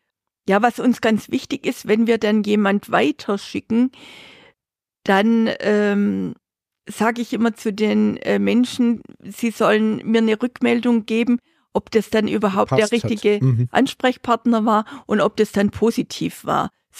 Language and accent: German; Germany; Da sind wir Deutsche ja eher ein bisschen zurückhaltend.